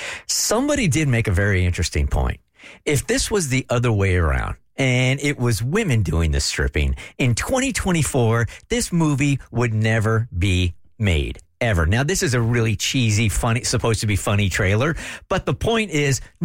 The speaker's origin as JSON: {"language": "English", "town": "San Diego", "region": "California", "country": "United States", "said": "I'm originally from San Diego, and I absolutely hate the cold."}